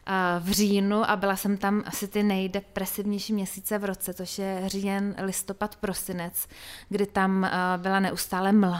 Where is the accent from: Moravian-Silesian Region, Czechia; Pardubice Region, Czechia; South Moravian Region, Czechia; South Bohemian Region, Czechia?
South Bohemian Region, Czechia; Božetice; also born or lived in Písek; narodila jsem se v Písku, ale vesnice, kde jsem vyrůstala a kde žijí mý rodiče dosud, se jmenuje Božetice a je to kousek od Milevska mezi Pískem a Táborem. Malá vesnička, 500 lidí.